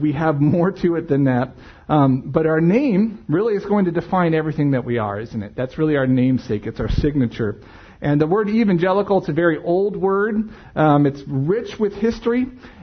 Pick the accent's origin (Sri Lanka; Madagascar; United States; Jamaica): Jamaica; I'm from Jamaica.